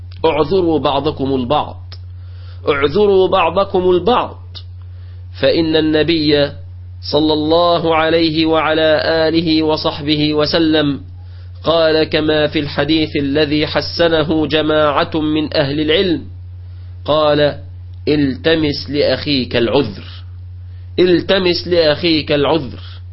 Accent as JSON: {"language": "Arabic", "country": "Egypt"}